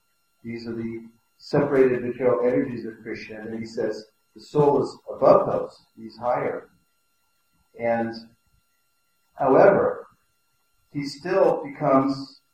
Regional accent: California, United States; I come from California, and there we have a temple in San Jose

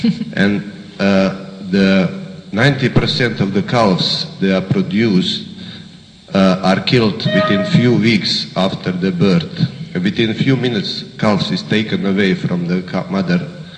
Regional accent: Netherlands; English is a second language; You are mentioning Holland as a European country who produced the milk. It happened that I'm coming from Holland.

